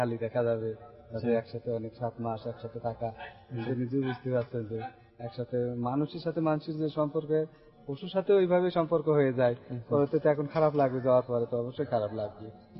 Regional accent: Kushtia, Khulna Division, Bangladesh; আমরা কুষ্টিয়া থেকে আসছি

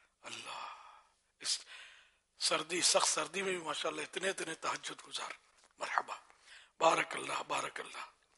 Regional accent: Karachi, Sindh, Pakistan; born there; میں کراچی میں پیدا ہوا ہوں, میں نے کہا میں تو ساری دنیا کا ہوں نا, خالی کراچی کا تو نہیں ہوں نا.

